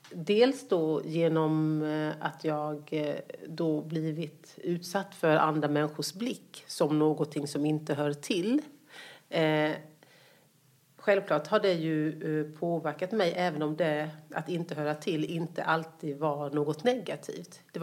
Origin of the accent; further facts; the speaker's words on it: Småland, Sweden; accent: Småland; Så från det att jag bara var något år gammal så har jag bott i Småland. Och ja, ser väl mig mycket som smålänning och pratar väl mest småländska. Och det var ju ett väldigt litet samhälle.